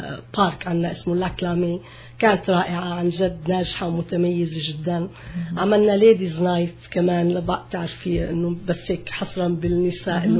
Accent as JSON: {"language": "Arabic", "country": "Syria", "lives_now": "Canada", "said": "نحن من سوريا"}